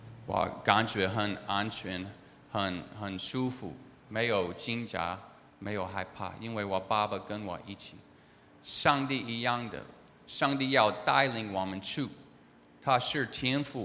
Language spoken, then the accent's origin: Chinese; United States; Chinese is a second language; 我从美国来，我有六个孩子，给他们有一些介绍，但是我要他们知道我是基督徒